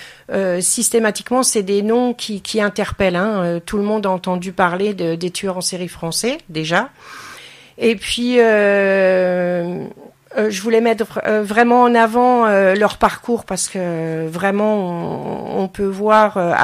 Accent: Charleville-Mézières, Grand Est, France; born there; je suis née à Charleville-Mézières dans les Ardennes et j'étais adolescente pendant la période criminelle de Michel Fourniret

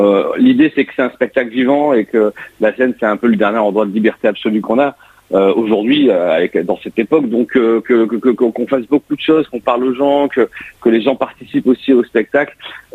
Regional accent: North, France; En plus, on est du Nord, donc ça fait toujours du bien de voir un peu le soleil en octobre.

